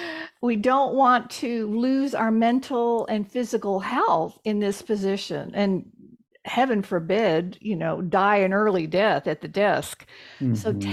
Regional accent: Texas, United States; And I'm from Texas, so I have a very direct sense of humor.

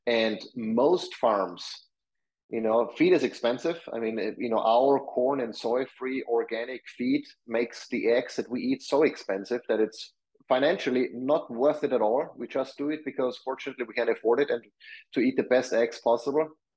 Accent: Austria; we had like a lot of pasta and those kind of things that I grew up with in Austria.

